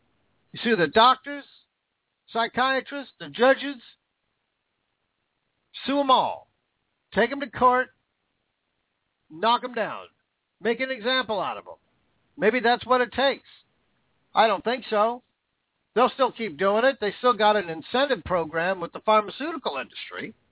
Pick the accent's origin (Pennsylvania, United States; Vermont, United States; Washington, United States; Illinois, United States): Washington, United States; Vancouver; An old friend of mine from the car industry, back in my hometown of Vancouver, Washington.